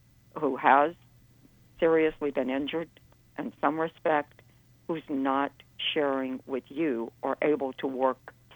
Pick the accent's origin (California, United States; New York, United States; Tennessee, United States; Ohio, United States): California, United States; Los Angeles; because I was born and raised in Los Angeles. I'm an L.A. boomer.